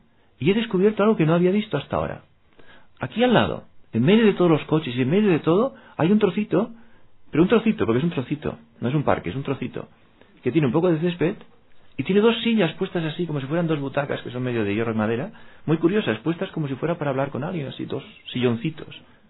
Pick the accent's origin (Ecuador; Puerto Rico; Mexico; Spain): Spain; Madrid, Community of Madrid; Soy de Madrid. Soy algo más que de Madrid. O soy de España.